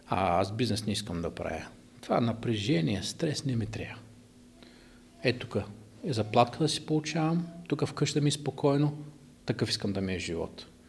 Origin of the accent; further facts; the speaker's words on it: Kazanlak, Stara Zagora Province, Bulgaria; Аз идвам от Казанлък, не е супер големия град.